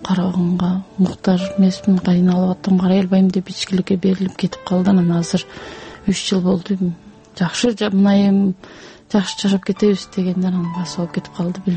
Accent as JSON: {"language": "Kyrgyz", "town": "Naryn", "region": "Naryn Region", "country": "Kyrgyzstan", "said": "мен азыр Нарындан, өзүм Нарындыкмын"}